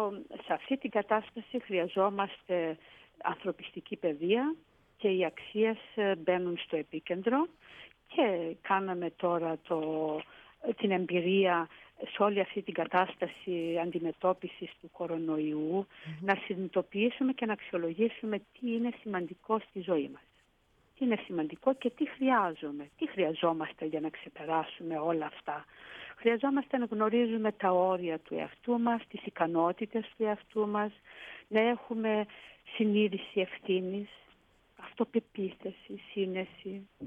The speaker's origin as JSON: {"language": "Greek", "town": "Kalambaka", "region": "Thessaly", "country": "Greece", "tie": "born or raised there", "said": "Εκεί σε αυτόν τον τόπο πήρα τις πρώτες μου αξίες, πήγα στο δημοτικό. Είμαι πολύ συνδεδεμένη με τον τόπο της καταγωγής μου"}